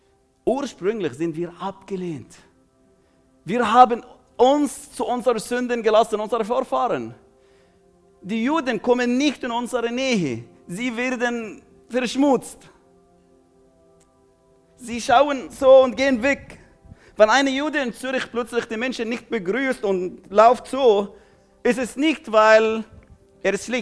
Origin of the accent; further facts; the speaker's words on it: Jordan; Ich bin ursprünglich nicht Jordanier. Ich bin in Jordanien geboren. Aber dort, meine Familie kommt aus Jerusalem. Sie sind geflüchtet, von dort ausgetrieben. Ich bin in Armut aufgewachsen